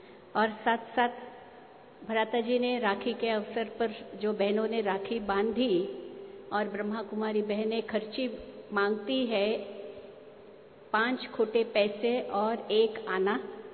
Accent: Hyderabad, Telangana, India; और मैं हैदराबाद से हूँ

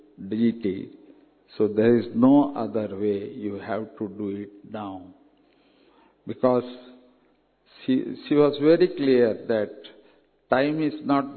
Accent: South India, India; Because I am from South India

